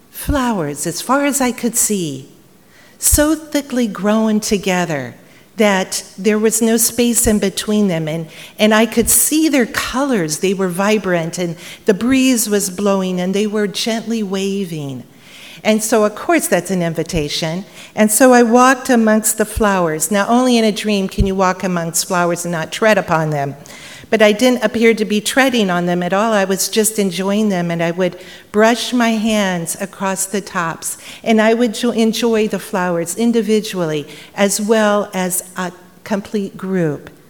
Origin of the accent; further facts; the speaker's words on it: South Whitley, Indiana, United States; I was raised on the Sunnycrest Farm just 10 miles south of South Whitley